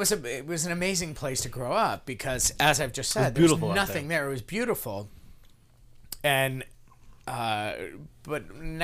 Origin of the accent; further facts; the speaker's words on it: Connecticut, United States; growing up in Connecticut, we always had the tri-state area news, so news for New York